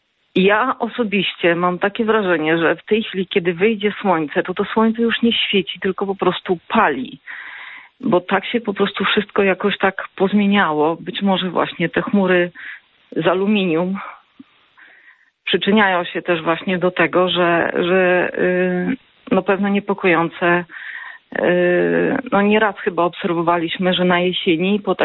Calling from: Kraków, Lesser Poland, Poland; dzwonię z Krakowa.

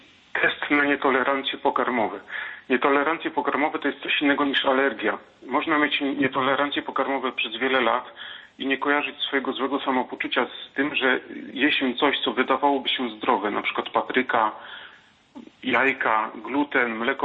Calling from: Wrocław, Lower Silesian Voivodeship, Poland; z Wrocławia. Pozdrawiam ojca, panią doktor.

